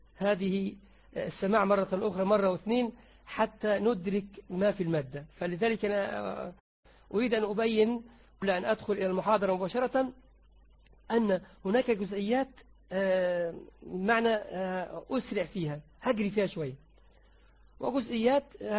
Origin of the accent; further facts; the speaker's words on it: Egypt; ده كانت عندنا في مصر